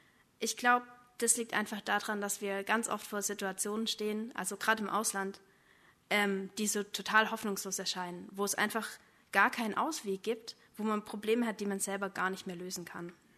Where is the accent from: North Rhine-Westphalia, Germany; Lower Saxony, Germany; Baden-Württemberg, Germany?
Baden-Württemberg, Germany; Leonberg; Ich komme aus Leonberg, das ist hier in der Nähe.